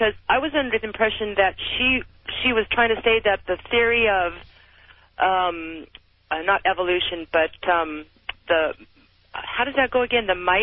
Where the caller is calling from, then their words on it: New Orleans, Louisiana, United States; New Orleans.